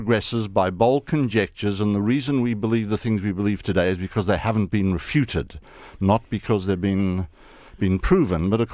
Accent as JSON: {"language": "English", "country": "Australia", "said": "And being an Australian, of course, I know that there are black swans."}